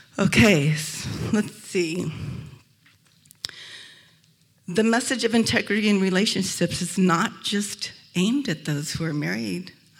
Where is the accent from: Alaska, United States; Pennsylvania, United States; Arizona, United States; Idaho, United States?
Arizona, United States; I was raised in Arizona. We don't eat fish here, you know. We eat burgers, okay?